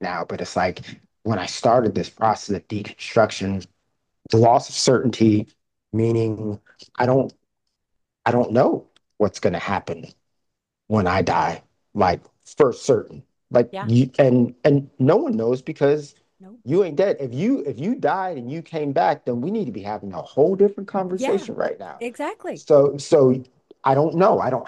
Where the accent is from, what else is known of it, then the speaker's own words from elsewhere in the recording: Alaska, United States; And so, like, even the growing up in Alaska and, walking around where a lot of times people didn't look like me